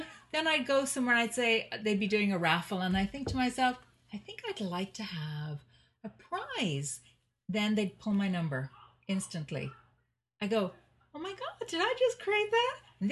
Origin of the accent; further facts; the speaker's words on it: Ireland; And I'm from a culture, being Irish.